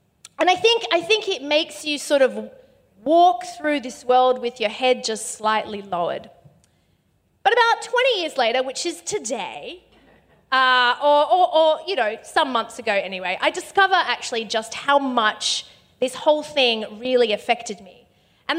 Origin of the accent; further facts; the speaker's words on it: Spain; I'm Spanish.